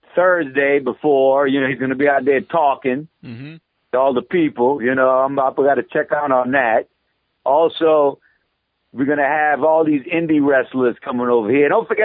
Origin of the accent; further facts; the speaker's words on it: New Orleans, Louisiana, United States; It's in New Orleans. Right in my hometown, a few blocks away from my the warehouse.